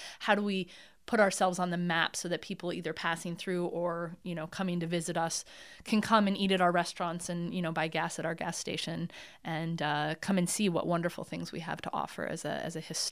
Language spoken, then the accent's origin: English; New Lebanon, United States; I was born and raised here in New Lebanon, and we've always been a community that has come together and taken care of one another across any dividing lines